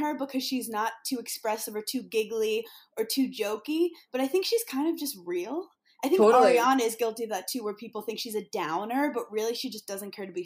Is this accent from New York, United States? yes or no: yes; Brooklyn, New York, United States; I grew up in Brooklyn.